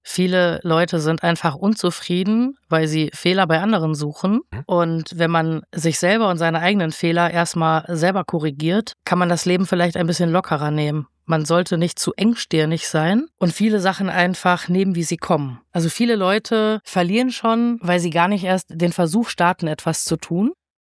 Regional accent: Kassel, Hesse, Germany; Ich komme gebürtig aus Kassel. Und meine Eltern sind, wie ich 14 war, nach Oberlistingen gezogen.

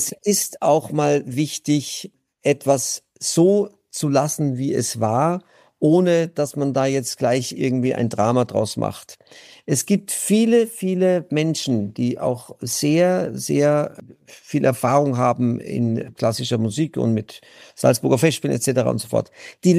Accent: Würzburg, Bavaria, Germany; born there; Ich bin gebürtig aus Würzburg

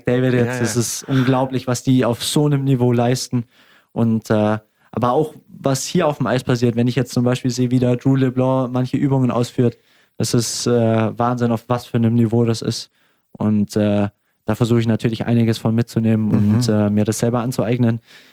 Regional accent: Augsburg, Bavaria, Germany; Und ich will natürlich am liebsten hier in Augsburg bleiben. Es ist meine Heimat, meine Familie ist hier, meine Freunde sind hier.

